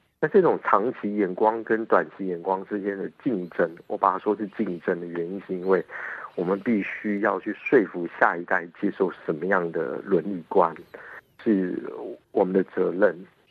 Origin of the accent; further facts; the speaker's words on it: Taiwan; 在我从小在比如说在台湾受到的一个主流价值系统